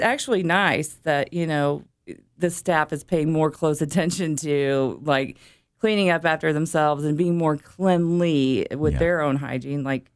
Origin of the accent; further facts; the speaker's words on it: Galesburg, Illinois, United States; I am from Galesburg, born and raised, and I've never even left.